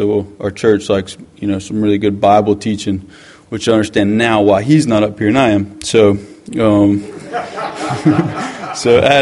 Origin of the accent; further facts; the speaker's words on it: Valdosta, Georgia, United States; as Glenn said. I'm born and raised in Valdosta, lived here my whole life